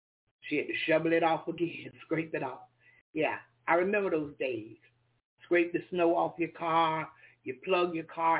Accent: Florida, United States; I said, I thank God. I'm from Florida, and I thank God I got the opportunity to see this.

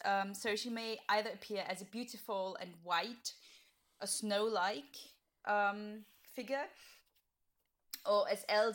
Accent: Austria; German and Austrian regions of the Alps, which is basically where I come from. Austria. I don't grew up in the Alps, but I come from Austria

